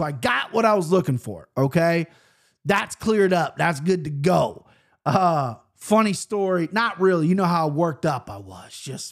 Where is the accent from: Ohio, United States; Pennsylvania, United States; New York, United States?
Ohio, United States; Cincinnati; first favorite city, Cincinnati, Ohio. Listen, I like my hometown. I love it. I love it here, okay?